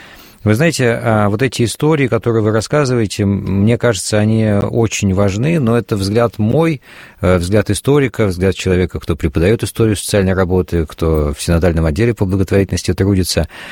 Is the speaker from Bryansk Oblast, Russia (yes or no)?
yes; Bryansk, Bryansk Oblast, Russia; Вы знаете, я родом из Брянска